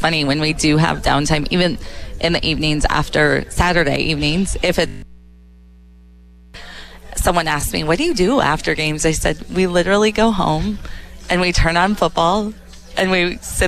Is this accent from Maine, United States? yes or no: no; Iowa, United States; So I grew up in Eastern Iowa.